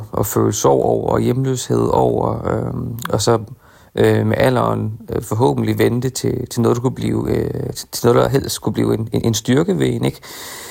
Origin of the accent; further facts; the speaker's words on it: Horsens, Central Denmark Region, Denmark; jeg er jo fra Horsens, min mor var buschauffør